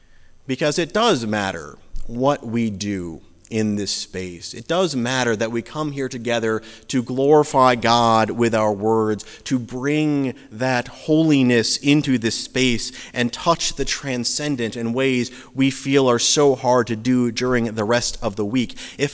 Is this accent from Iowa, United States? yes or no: yes; Iowa City, Iowa, United States; Despite the fact that I grew up in the Congregational Church, UCC, in Iowa City